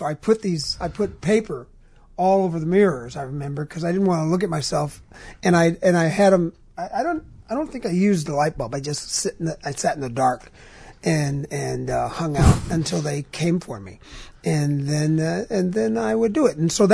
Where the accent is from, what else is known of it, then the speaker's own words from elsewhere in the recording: Chicago, Illinois, United States; also born or lived in Alabama; Yeah, I grew up mainly over Devon and Division Ashland.